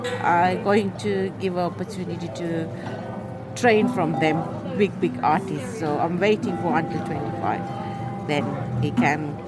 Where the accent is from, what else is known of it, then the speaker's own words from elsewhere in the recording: Sri Lanka; We come from Sri Lankan Tamil. He loves Sri Lankan Tamil music as well.